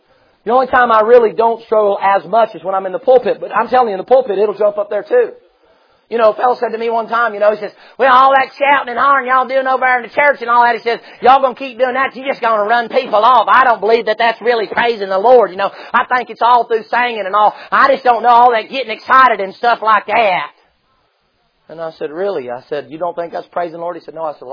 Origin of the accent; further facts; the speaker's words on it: Tennessee, United States; Hey, I'm from Tennessee, buddy.